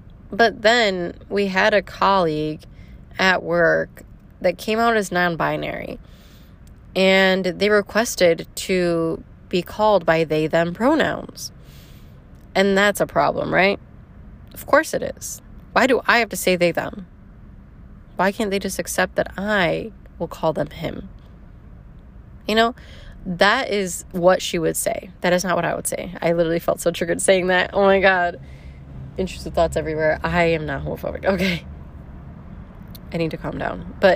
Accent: Poland; now in United States; Like I get scared to tell people that I'm Polish sometimes

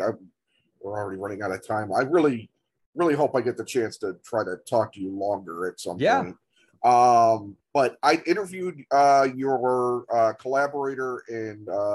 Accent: Chicago, Illinois, United States; I don't know if you're aware of this, but I'm from Chicago too.

